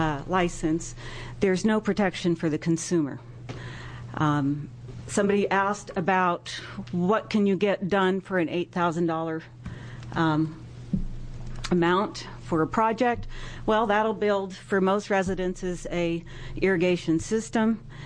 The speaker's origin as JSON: {"language": "English", "town": "North Plains", "region": "Oregon", "country": "United States", "said": "I'm from North Plains, Oregon."}